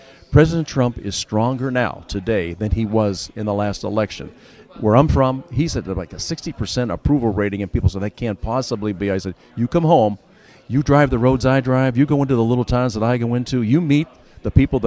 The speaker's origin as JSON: {"language": "English", "town": "Butler", "region": "Pennsylvania", "country": "United States", "tie": "born or raised there", "said": "So if I'm driving from my hometown in Butler, where there's a place to get on the pike and I'm going to Philadelphia, stay away from the exits."}